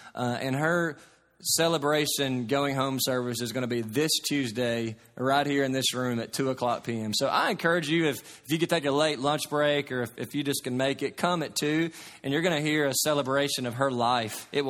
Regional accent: Kentucky, United States; You know, I grew up in Katy's, Kentucky, and I grew up just with a basketball in my hand.

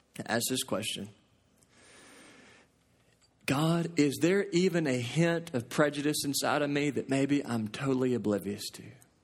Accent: Southern United States, United States; Lord, I was raised in the South.

